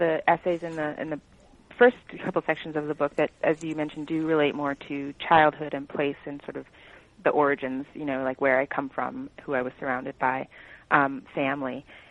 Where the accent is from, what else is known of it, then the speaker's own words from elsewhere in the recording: New York City, New York, United States; particularly where I grew up in the Bronx, you know, I mean, even today people hear Bronx and it's like, has all these connotations, right?